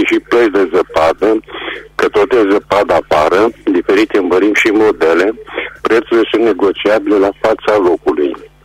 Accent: Reșița, Caraș-Severin, Romania; sunt din Reșița

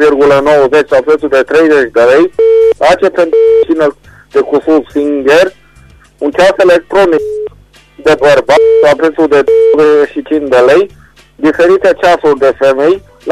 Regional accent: Reșița, Caraș-Severin, Romania; din Reșița

